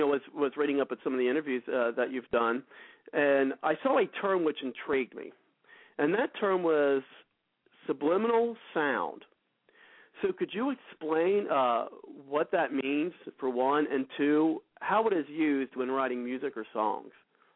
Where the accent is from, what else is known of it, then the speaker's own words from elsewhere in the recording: Cincinnati, Ohio, United States; I'm from Ohio myself.